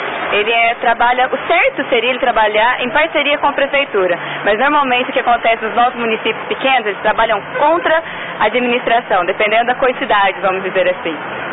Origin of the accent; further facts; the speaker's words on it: Guaranésia, Minas Gerais, Brazil; De Guaranésia.